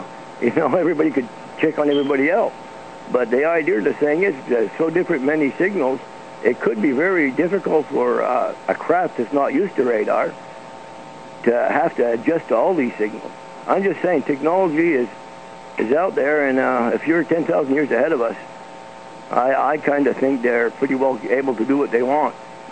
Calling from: Quebec, Canada; from Quebec.

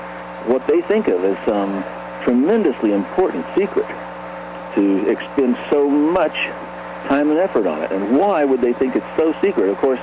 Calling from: Albuquerque, New Mexico, United States; in Albuquerque.

